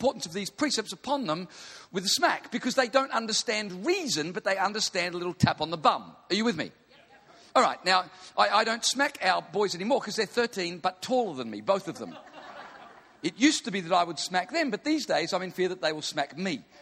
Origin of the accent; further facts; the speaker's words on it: Queensland, Australia; I'm from Queensland. It's not going to be that intellectual.